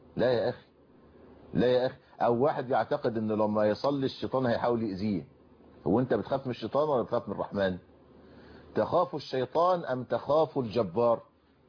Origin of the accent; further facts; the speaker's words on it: Egypt; وطبعا احنا عندنا في مصر دايما نستهزئ ونسخر بهؤلاء الذين لا يصلون